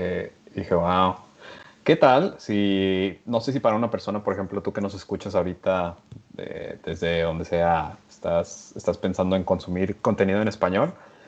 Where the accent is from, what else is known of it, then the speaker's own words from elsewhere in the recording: Mexico; hay una diferencia entre las películas que recibimos nosotros como mexicanos a consumir en México